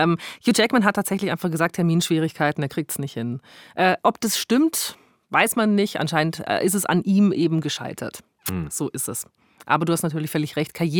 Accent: Augsburg, Bavaria, Germany; Gelernt ist gelernt, wie man bei uns in Augsburg sagt.

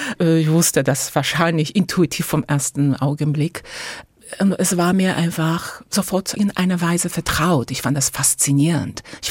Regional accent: Szczecin, West Pomeranian Voivodeship, Poland; In Polen, also in Stettin.

